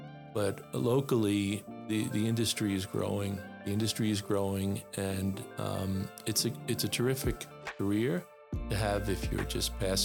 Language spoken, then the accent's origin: English; East Coast, United States; So I'm from the East Coast, yeah, which is a very different weather pattern.